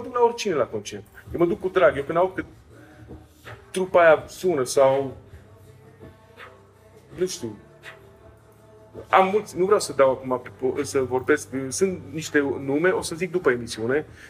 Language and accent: Romanian; Transylvania, Romania; Păi zic, măi vole, eu vin din Transilvania, bunic meu